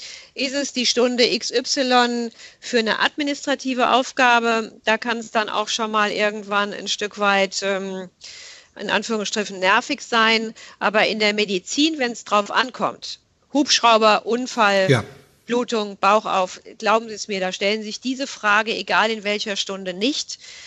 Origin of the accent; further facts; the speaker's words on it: Offenbach, Hesse, Germany; Das ist ja meine Heimat. Dort bin ich ausgebildet worden, hatte einen wunderbaren Chef, eine wunderbare Abteilung, 16 Jahre Klinikum Offenbach.